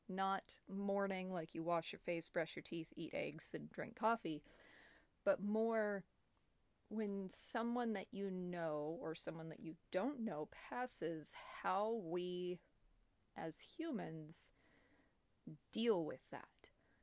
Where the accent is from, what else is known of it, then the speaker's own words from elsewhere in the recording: United States; accent: American; I am an American, clearly, by my accent, if you couldn't tell.